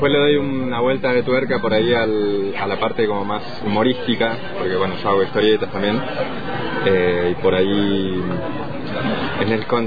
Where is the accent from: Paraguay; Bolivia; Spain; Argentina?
Argentina; Neuquén; yo soy allá de Neuquén, capital.